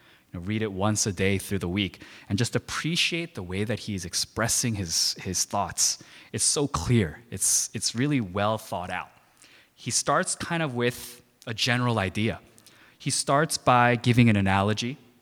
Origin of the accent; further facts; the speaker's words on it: New York, United States; I grew up in New York my whole life